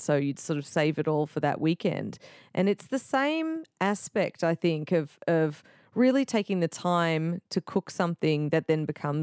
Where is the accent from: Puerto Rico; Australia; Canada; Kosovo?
Australia; Melbourne, Victoria; now in Austin, United States; I grew up in Melbourne, very inner city.